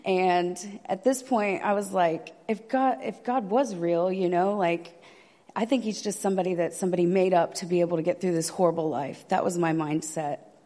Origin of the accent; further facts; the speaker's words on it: Indiana, United States; So they have a cattle farm in Indiana. I'm from Indiana.